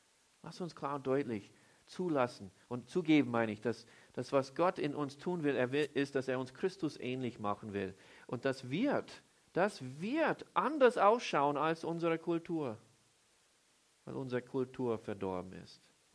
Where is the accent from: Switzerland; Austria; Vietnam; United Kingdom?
Austria; Vienna; Ich bin Wiener, ich will es einfach gemütlich haben